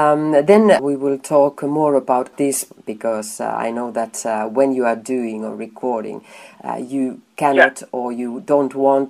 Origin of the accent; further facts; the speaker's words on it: Finland; English is a second language; because I'm from Finland. So I have the good connection to this guy there.